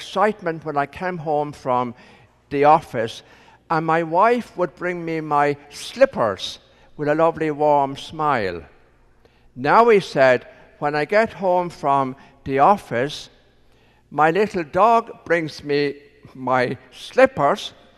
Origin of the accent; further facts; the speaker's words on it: Ireland; growing up in Ireland and spending 6 years in a seminary